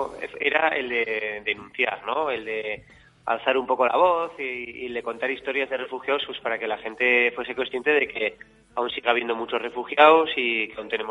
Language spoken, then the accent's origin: Spanish; Pamplona, Navarre, Spain; yo soy de Pamplona y para mí es mi vehículo, mi transporte.